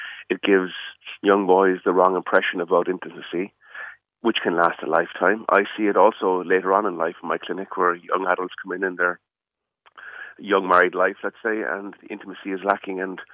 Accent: Cork, Munster, Ireland; when I was growing up in Cork

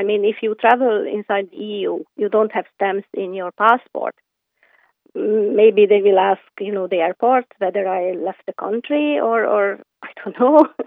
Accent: Hungary; English is a second language; And we are from Hungary.

